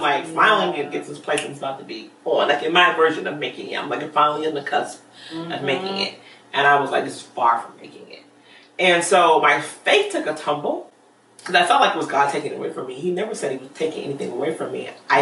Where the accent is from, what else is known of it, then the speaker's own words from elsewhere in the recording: Miami, Florida, United States; also born or lived in Philippines; I am from Miami, Florida. I was born in the Philippines to Air Force parents, but my mom is born and raised in Miami, and so that's where we settled.